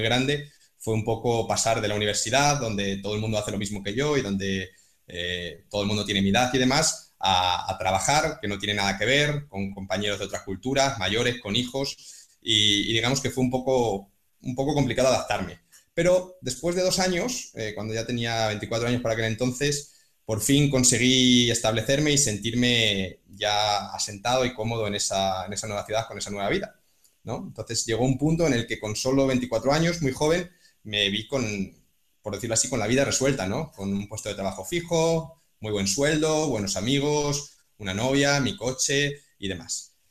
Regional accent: Cáceres, Extremadura, Spain; tengo 29 años y soy de Cáceres. Y estudié ingeniería informática aquí, en la Universidad de Extremadura, viviendo en casa de mis padres

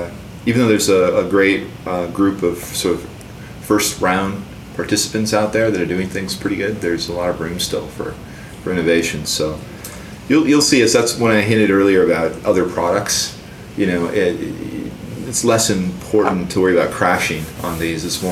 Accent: Minnesota, United States; I don't know if it's because I'm from Minnesota, but I find Amazon's pricing to be outrageous

